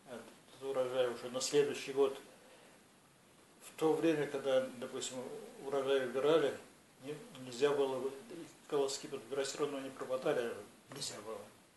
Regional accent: Krapivino, Kemerovo Oblast, Russia; Жили в Крапивино.

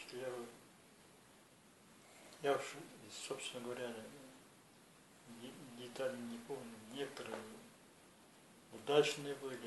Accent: Krapivino, Kemerovo Oblast, Russia; Жили в Крапивино.

